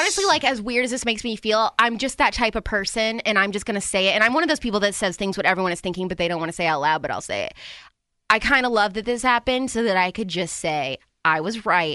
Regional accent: Indiana, United States; I didn't grow up in Brownsburg. I grew up in Southern Indiana, so it's a house I didn't grow up in, but it's still, like, it feels like my house

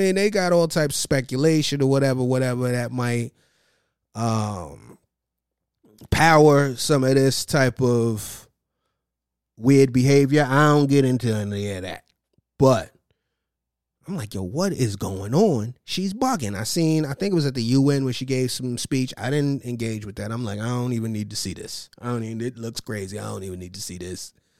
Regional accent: Queens, New York, United States; I'm from Queens. I ain't gonna go out like that, Blase Skip. You know what I'm saying? I'm Trini.

